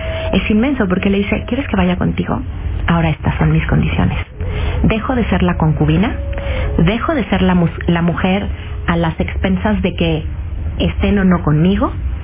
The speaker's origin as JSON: {"language": "Spanish", "country": "Mexico", "said": "Plantarnos como mexicanos mucho más poderosos porque aceptamos la verdad como adultos"}